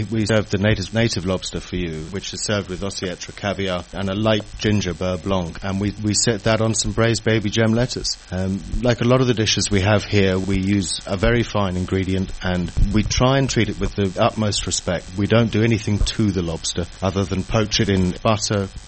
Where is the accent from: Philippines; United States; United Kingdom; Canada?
United Kingdom; Scotland; I was brought up in Scotland.